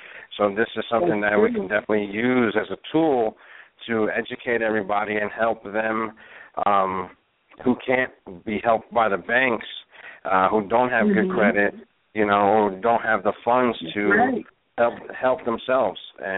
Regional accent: New Jersey, United States; I'm from New Jersey.

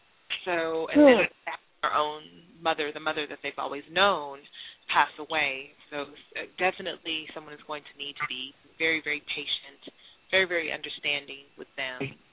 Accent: California, United States; I mean, being born and raised in California, I'm not shocked by anything.

